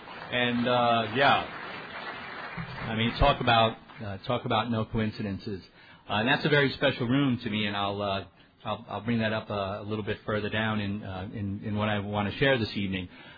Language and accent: English; Long Island, New York, United States; I was born in Brooklyn and raised on Long Island.